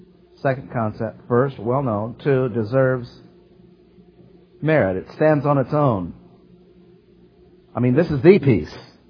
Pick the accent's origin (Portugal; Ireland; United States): Ireland; I'm Irish. I could go there.